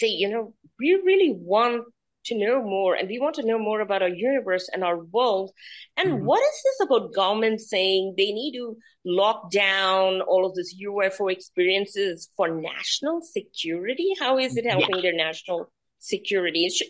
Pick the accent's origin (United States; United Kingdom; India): India; And as an Indian, the reason I'm bringing all of this